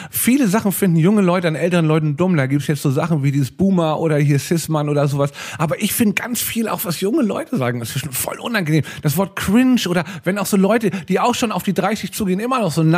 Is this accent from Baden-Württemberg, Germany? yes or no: no; Hamburg, Germany; Aber früher war das für mich in meiner Kindheit auch noch in Hamburg